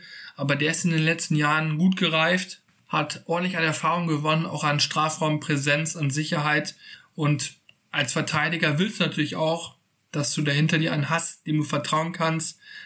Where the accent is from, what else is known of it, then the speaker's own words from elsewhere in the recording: Cologne, North Rhine-Westphalia, Germany; man kann einfach nur auch als Kölner neidlos sagen